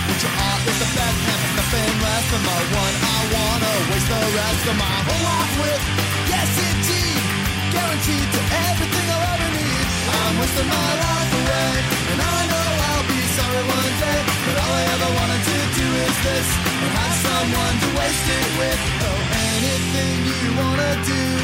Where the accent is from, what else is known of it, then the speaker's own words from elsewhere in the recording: California, United States; Born and raised in California on the central coast about an hour or 2 hours south of the Bay Area. And grew up in a little agricultural community in the Santa Cruz County.